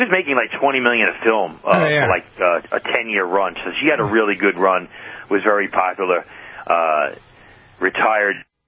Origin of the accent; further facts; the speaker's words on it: Brooklyn, New York, United States; I remember when growing up in Brooklyn, New York, it was an antenna cable service